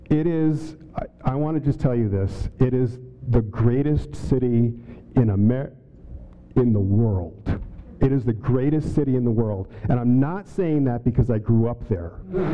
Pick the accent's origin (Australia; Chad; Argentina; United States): United States; Northampton, Massachusetts; the awakening begins for him in Northampton, and then to my hometown shame, we kicked him out.